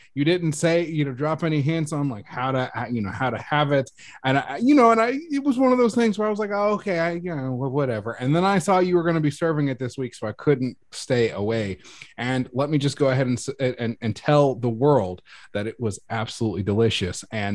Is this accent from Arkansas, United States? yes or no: no; California, United States; I grew up in the Bay Area, and there's a very big culture around that.